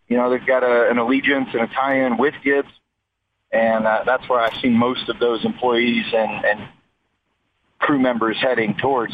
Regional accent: Las Vegas, Nevada, United States; excitement and the … brothers here in Vegas, it's going to be big. So I'm happy to come back to my hometown and give it a good run

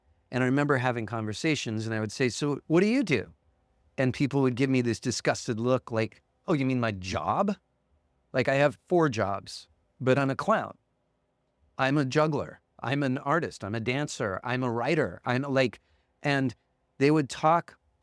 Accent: Santa Barbara, California, United States; growing up in Santa Barbara as well, where there's a lot of people who you ask what they do, and they tell you their job

